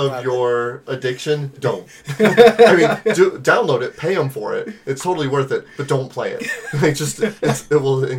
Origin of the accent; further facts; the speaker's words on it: Las Cruces, New Mexico, United States; we spent most of the time hanging out with Brad, who is from Albuquerque, and we're from Las Cruces, a three-hour drive away from each other.